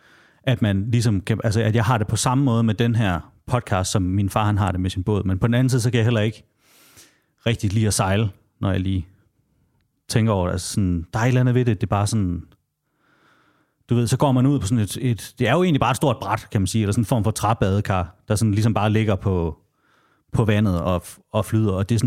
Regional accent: Jutland, Denmark; jeg har lige været hjemme i Jylland og besøge ham

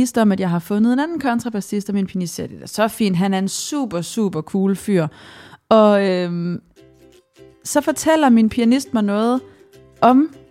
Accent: Ringsted, Zealand, Denmark; Ja, ja, ja, ja. Jeg kommer fra Ringsted.

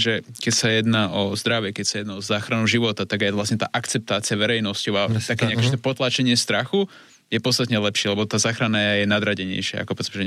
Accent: Púchov, Trenčín Region, Slovakia; Ja som z Puchova, bolo to aj tam.

